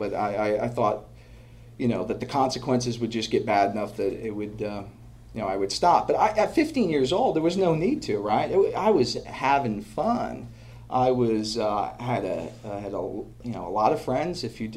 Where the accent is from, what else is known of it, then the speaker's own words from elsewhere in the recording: Portland, Maine, United States; There was this, there, I'm from Portland, Maine. New York City's not that far from there.